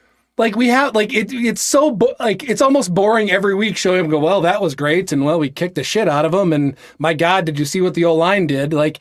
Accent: Minnesota, United States; I'm a Minnesota sports fan. I'm a Minnesotan

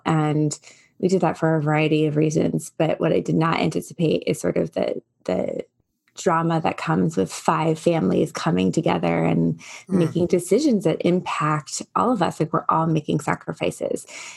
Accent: New York, United States; I'm also a New Yorker. But now I live in the Midwest, and so maybe the Midwest has rubbed off of me.

